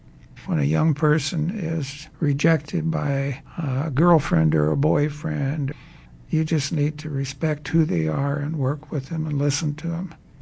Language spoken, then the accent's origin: English; Montana, United States; I was born and raised on the Blackfeet Reservation in northern Montana, right on the eastern slope of the Rockies, right next to the Canadian border.